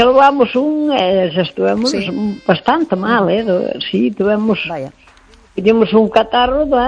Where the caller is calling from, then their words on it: Arzúa, Galicia, Spain; de Arzúa.